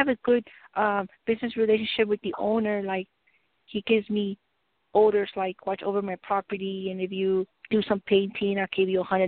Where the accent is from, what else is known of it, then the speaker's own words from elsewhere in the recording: Texas, United States; born there; I was born in Texas.